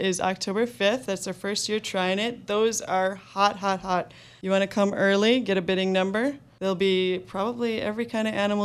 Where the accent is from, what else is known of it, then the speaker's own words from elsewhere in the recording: Lemoore, North Dakota, United States; I come from Lemoore, North Dakota. We live there on a farm just outside of town.